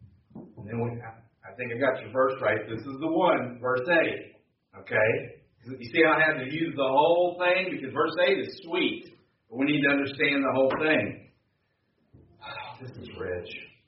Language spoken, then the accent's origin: English; United States; I love that we're from America. I love that we have a can-do attitude and all these kind of things that I hope we don't lose.